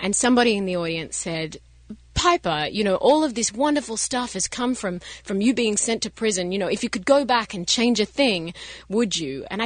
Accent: Australia; as an outsider, obviously I come from Australia

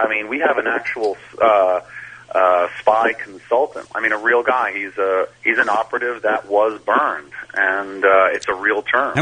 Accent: Massachusetts, United States; I'm from Northeast Massachusetts near New Hampshire, so I'm from the backwoods

